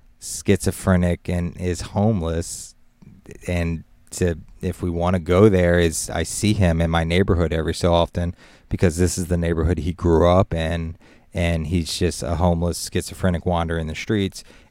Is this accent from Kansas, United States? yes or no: no; Louisiana, United States; I'm Cajun as hell. My brother's a chef. My uncle's a chef. My grandfather was a chef.